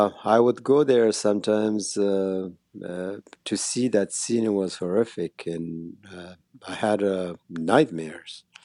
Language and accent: English; Afghanistan; moved away; they were very surprised that I kept this instrument alive all these years that I was away from Afghanistan.